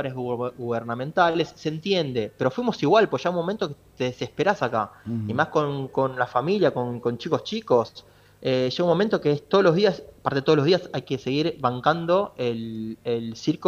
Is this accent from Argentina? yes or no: yes; Argentina; familias, somos 12 de nuestro grupo, pero en el ticket de reserva somos 17 argentinos, acá con este número de reserva.